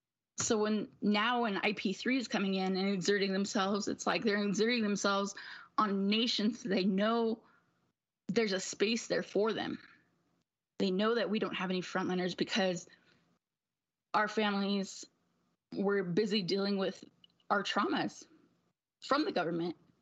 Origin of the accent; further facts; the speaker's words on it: Duck Valley, United States; I come from the Duck Valley Shoshone Paiute Reservation